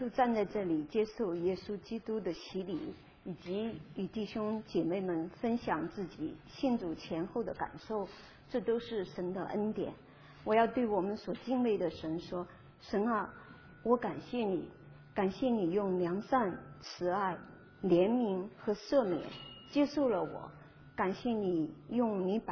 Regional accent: China; 我呢，因为从小是生活在中国大陆

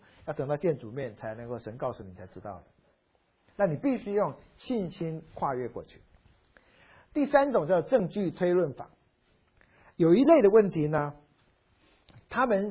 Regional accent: Taiwan; 那我们闽南话台湾话有一句话哈

